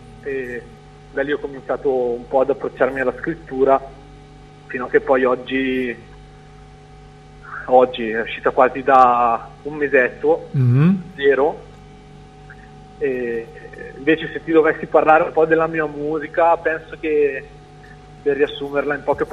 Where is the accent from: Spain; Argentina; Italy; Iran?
Italy; Bergamo, Lombardy; io vengo da Bergamo, un paesino in provincia di Bergamo.